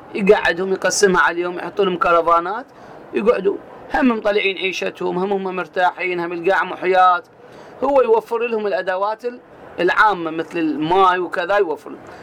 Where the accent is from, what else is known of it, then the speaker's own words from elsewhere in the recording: Iraq; احنا عندنا بالعراق